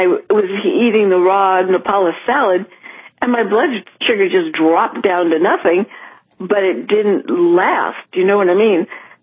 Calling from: California, United States; California, and I'm right now, I just dialed the 800 number, and I'm hearing you over the phone.

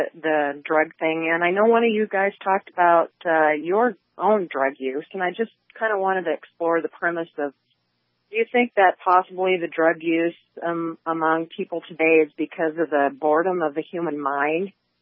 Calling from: Bozeman, Montana, United States

